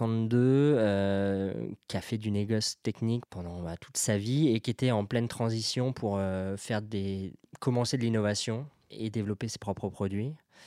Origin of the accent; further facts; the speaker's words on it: Le Havre, Normandy, France; now in Paris, France; j'ai 33 ans, mais je viens du Havre, donc normand, et écoute, enfance tranquille, dans une ville... abordable, près de la mer.